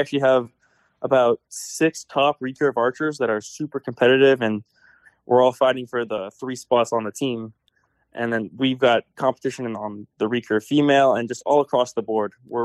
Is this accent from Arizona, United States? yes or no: no; Los Angeles, California, United States; I'm from L.A., California.